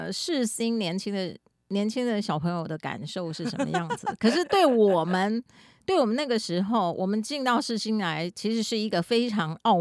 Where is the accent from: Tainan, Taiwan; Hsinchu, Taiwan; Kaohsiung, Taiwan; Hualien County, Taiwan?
Tainan, Taiwan; 其实坦白讲这个对于一个从南部上来我是台南人嘛